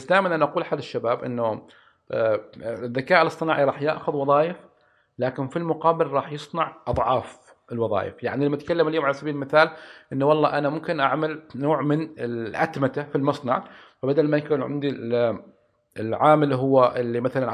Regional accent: Oman; سواء عندنا في عمان وحتى خارج البلد

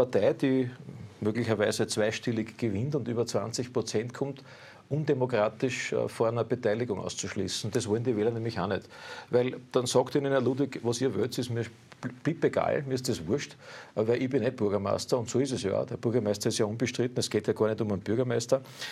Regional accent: Vienna, Austria; in den Bezirken Favoriten, da wo ich herkomme

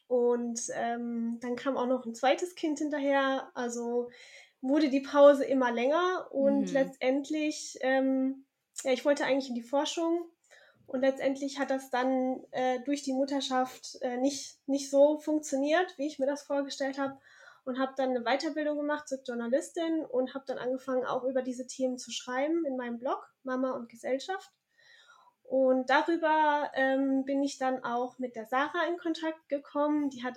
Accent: Germany; now in Bornheim, Germany; 36 Jahre alt, wohne zurzeit zwischen Köln und Bonn. In Bornheim, so ein kleiner Ort, und bin aber aufgewachsen in Süddeutschland

